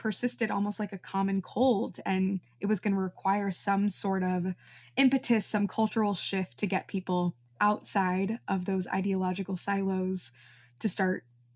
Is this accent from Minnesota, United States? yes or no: no; Wichita, Kansas, United States; bedroom in Wichita, Kansas, where I grew up, and that really connects to where it all began. So for me, growing up in the Midwest, it was a very humbling yet wonderful experience.